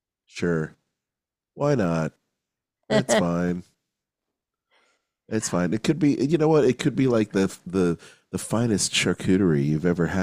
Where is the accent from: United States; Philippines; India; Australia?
Philippines; Because I'm Filipino.